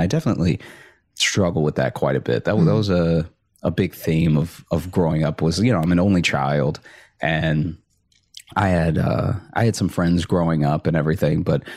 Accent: Alexandria, Louisiana, United States; The first thing on people's, you know, tongues whenever you mention Louisiana is New Orleans, but I grew up in Alexandria, so it is much less exciting

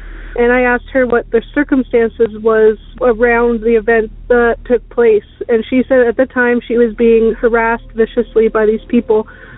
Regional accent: Canada; from Canada

